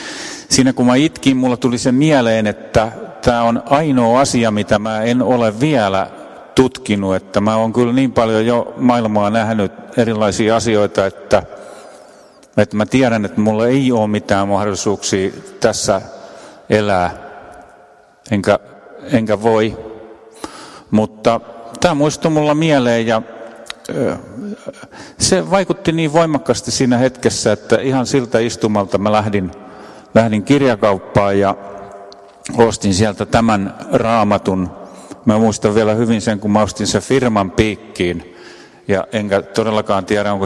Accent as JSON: {"language": "Finnish", "town": "Pori", "region": "Satakunta", "country": "Finland", "said": "Olen Porista."}